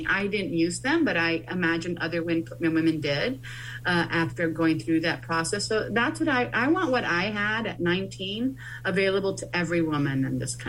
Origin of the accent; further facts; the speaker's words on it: Laredo, Texas, United States; I was the first person from my hometown of Laredo, Texas, which is 98% Mexican American, to ever be accepted to Yale.